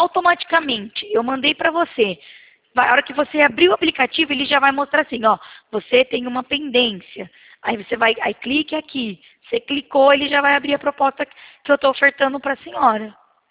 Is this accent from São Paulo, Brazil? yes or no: yes; Limeira, São Paulo, Brazil; Não, eu sou de Limeira, mas a gente está fazendo uma campanha aí em Rio Claro.